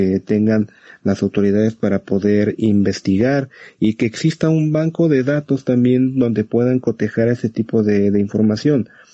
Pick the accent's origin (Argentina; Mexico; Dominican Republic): Mexico; las leyes están un poco más fuertes que aquí que en México